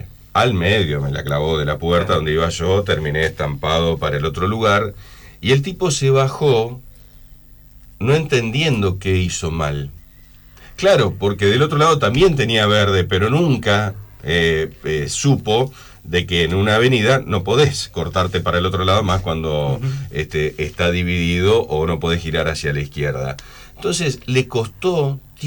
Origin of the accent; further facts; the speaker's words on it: Paraná, Entre Ríos, Argentina; somos así los latinos y más los paranaenses